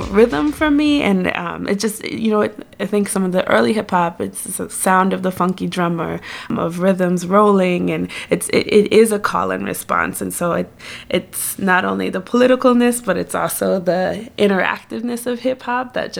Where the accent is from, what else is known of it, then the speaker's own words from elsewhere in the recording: Washington, District of Columbia, United States; I'm originally from Washington, D.C.